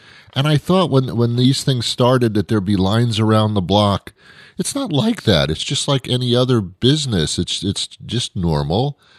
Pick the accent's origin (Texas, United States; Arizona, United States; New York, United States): New York, United States; New York City; It's funny because I grew up in New York City